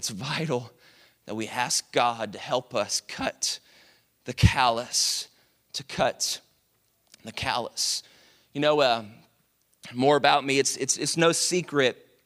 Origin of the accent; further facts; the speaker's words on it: Dallas, Texas, United States; And even though I love the Cowboys, and I'm from Dallas, like I said earlier, and so, like, I was born into this, okay?